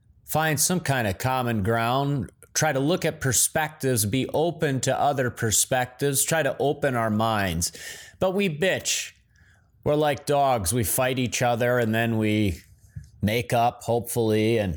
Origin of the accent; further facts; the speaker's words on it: Midwest, United States; moved away; I'm from the Midwest originally.